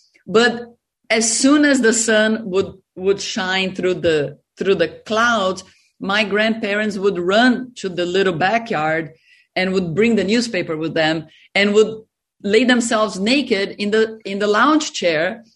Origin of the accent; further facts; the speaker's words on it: Brazil; So my grandparents came from Germany, they moved to Brazil. I was born and raised in Brazil.